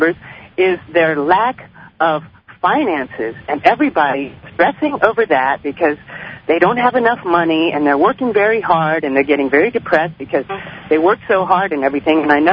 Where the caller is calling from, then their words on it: Palm Coast, Florida, United States; I'm calling from Palm Coast, Florida.